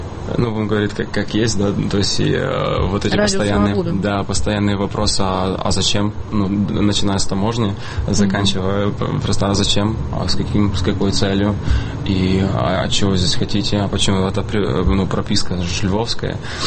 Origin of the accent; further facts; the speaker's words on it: Western Ukraine, Ukraine; мы парни из Западной Украины, тех, которых называют бандеровцы.